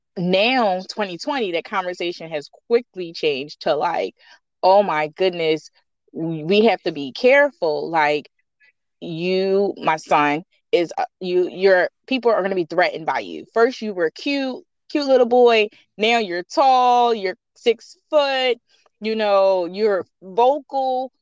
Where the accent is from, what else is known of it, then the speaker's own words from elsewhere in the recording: Philadelphia, Pennsylvania, United States; I grew up in the Project Southwest Philly, first North Philly, Raymond Rosen, and then South Philly, Patrick Projects, and went through all throughout Philly.